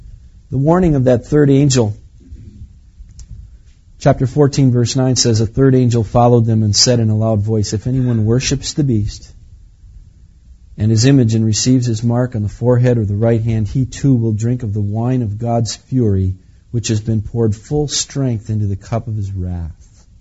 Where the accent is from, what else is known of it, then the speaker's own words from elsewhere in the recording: Menasha, Wisconsin, United States; I lived on Little Lake Butamore. I grew up on Little Lake Butamore in Menasha.